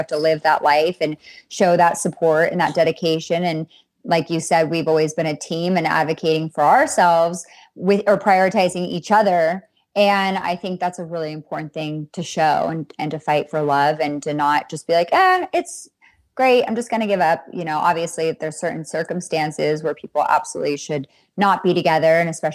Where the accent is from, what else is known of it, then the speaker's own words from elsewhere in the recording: Colorado, United States; And I am from Colorado, so I have my family there, definitely from the Midwest myself.